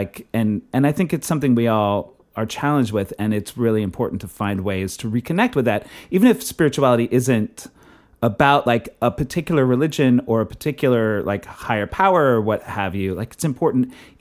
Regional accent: Texas, United States; like I grew up in Texas in the 80s.

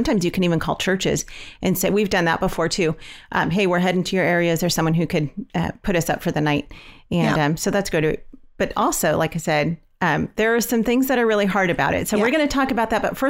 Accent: California, United States; You know, we're from California, and I used to hear about people road schooling and traveling

